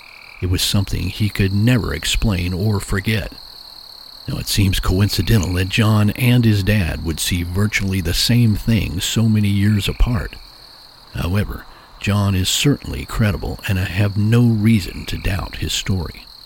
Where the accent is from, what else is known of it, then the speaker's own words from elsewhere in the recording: Texas, United States; from a man who lives in my home state of Texas.